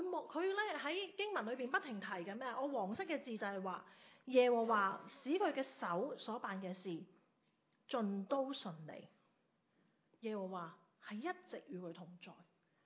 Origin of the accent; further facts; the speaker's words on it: China; 就系话好似我哋中国人讲广东话吓